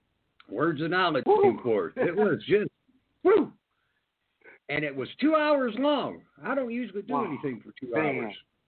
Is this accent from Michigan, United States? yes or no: yes; Michigan, United States; born there; my mom and dad are from Alabama. I was born in Michigan, but now I'm back in Alabama where I belong.